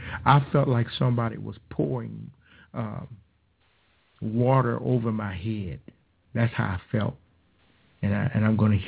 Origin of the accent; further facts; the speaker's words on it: Indiana, United States; also born or lived in Chicago; I'm from Chi-Town. Grew up in Indiana.